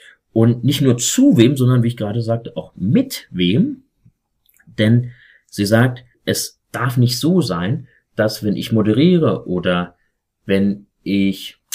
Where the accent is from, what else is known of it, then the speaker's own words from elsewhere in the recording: Germany; Also ich bin selber in der DDR noch ein bisschen aufgewachsen bis zur dritten Klasse